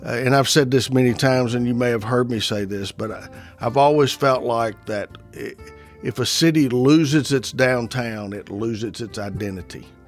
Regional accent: Dixon, United States; I basically grew up on Main Street. The Main Street I remember from the 60s and that my parents remember from the 50s and the 40s was really what Main Street is today.

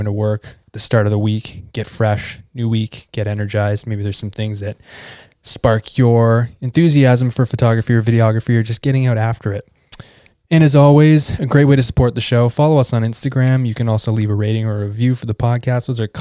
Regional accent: Canada; I'm Canadian

